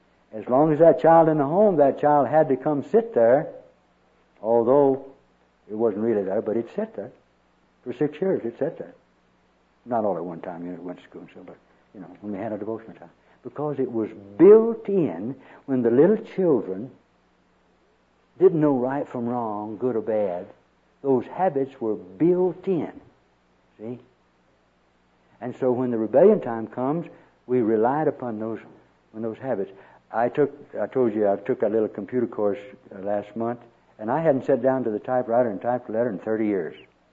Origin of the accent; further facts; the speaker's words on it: the South, United States; Because I was raised in the South, and during the Depression, that's all we had was dark greens.